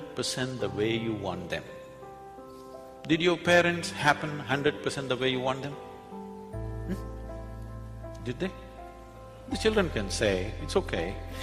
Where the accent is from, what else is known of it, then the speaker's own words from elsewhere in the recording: Tennessee, United States; You know, we are from Tennessee. In Tennessee, every family with some kind of tradition has their own leather-bound, large-sized Bible of their own.